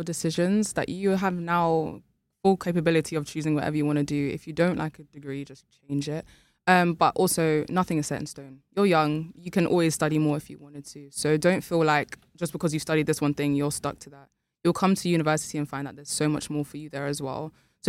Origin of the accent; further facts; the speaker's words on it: London, United Kingdom; now in Leeds, United Kingdom; So I grew up in London, so I moved into Leeds just like 2 years ago.